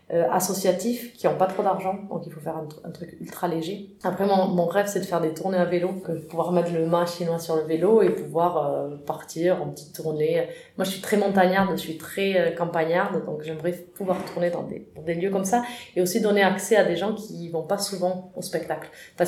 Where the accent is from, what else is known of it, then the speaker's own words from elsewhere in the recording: Spain; now in France; moi, je suis espagnole, donc j'aimerais pouvoir le traduire à l'espagnol et aller tourner de l'autre côté. J'aimerais bien... Moi, je suis partie il y a 20 ans de chez moi.